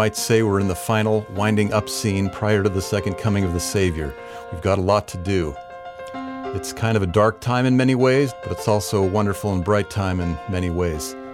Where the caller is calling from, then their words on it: Kansas, United States; I'm recording from Kansas.